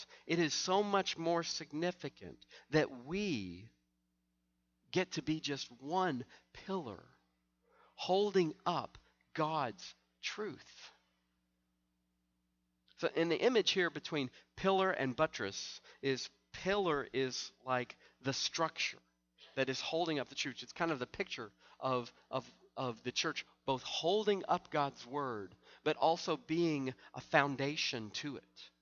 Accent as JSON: {"language": "English", "town": "Knoxville", "region": "Tennessee", "country": "United States", "tie": "born or raised there", "said": "the church that I grew up in Knoxville, Tennessee"}